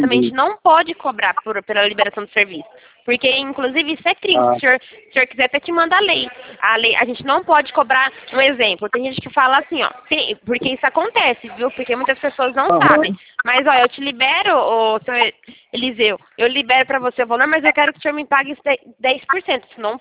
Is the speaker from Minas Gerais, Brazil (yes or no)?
no; São Paulo, Brazil; sou de São Paulo.